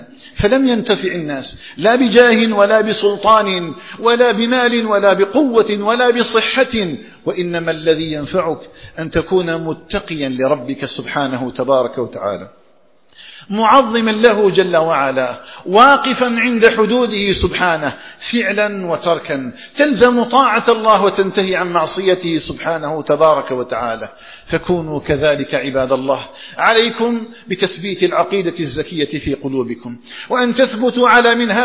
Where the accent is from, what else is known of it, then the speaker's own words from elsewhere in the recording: Algeria; اللهم اجعل بلدنا الجزائر آمنا مطمئنا